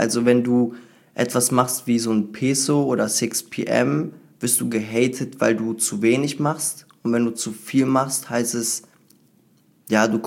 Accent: Italy; Ich bin Italiener, bin kein Fashion-Designer, der jetzt für Deutschland Mode kreiert.

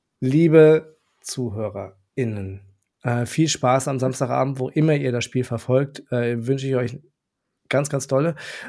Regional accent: Paderborn, North Rhine-Westphalia, Germany; meiner Heimatstadt Paderborn

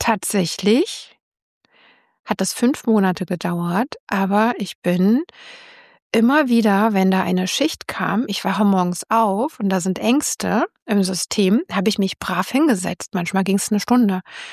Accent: Berlin, Germany; ich so als Berliner, weil ich ja hier bin und viel gereist bin

